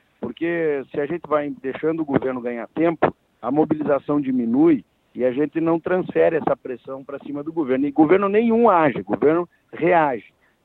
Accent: Brazil; quem vai resolver os problemas do Brasil somos nós, brasileiros, todos unidos.

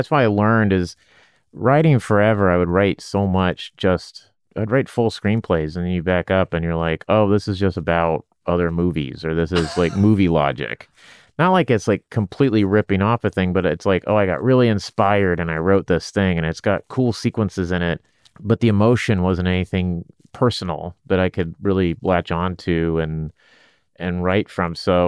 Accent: Sacramento, California, United States; We're from Sacramento.

